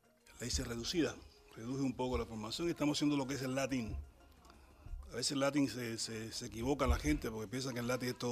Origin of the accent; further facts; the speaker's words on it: Cuba; Hay muchos grandes músicos en mi país